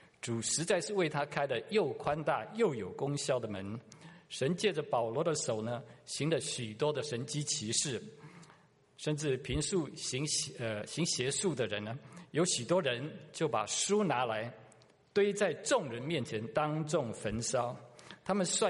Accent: Taiwan; 我在台湾乡下的地方长大的时候，常常看到路边田里都有一个土地公庙

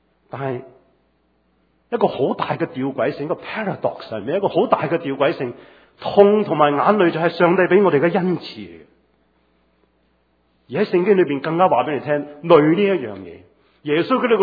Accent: New Territories, Hong Kong; now in United States; 我是新界长大，很多时候种嘢，去到美国我都去后院那里种菜，所以我不需要买菜

